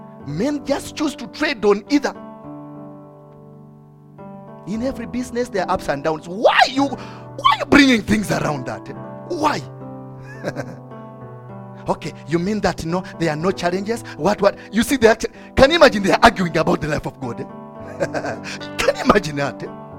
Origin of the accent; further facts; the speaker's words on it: Kiambu, Kiambu County, Kenya; Me, I come from Kiambu. Okay. All Kiambu people here are very good people.